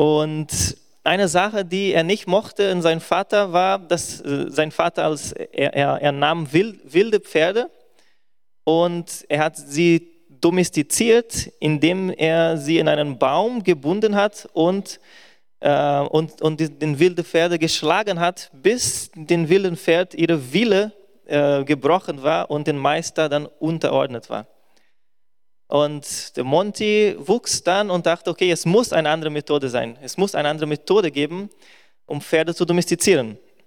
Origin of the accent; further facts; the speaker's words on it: Brazil; German is a second language; now in Germany; Als Brasilianer ist die Familie sehr wichtig.